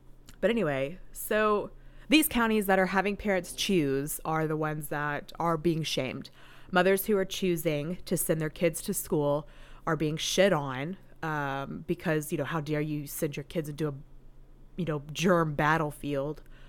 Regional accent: Chattanooga, Tennessee, United States; But back in my hometown in Chattanooga, in Tennessee

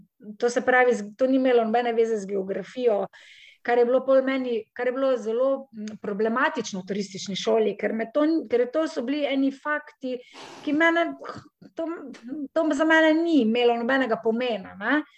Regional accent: Slovenj Gradec, Carinthia, Slovenia; sem se takrat preselila nazaj domov, ker sem pač jaz drugače iz Koroške in sem pač hodila v Maribor v šolo. Ne. Sem se potem nazaj preselila v Slovenj Gradec

